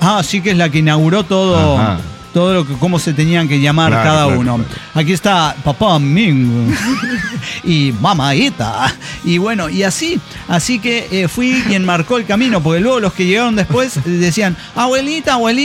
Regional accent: Sonora, Mexico; Y entonces yo crecí en Sonora.

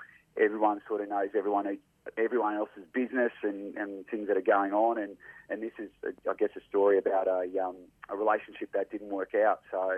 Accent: Australia; I can remember, you know, growing up on the Northwest Coast and tuning into the ARIA Awards every year

